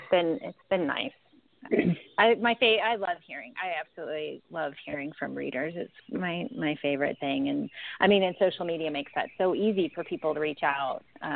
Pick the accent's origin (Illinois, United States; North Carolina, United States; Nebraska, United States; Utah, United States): North Carolina, United States; I'm from North Carolina.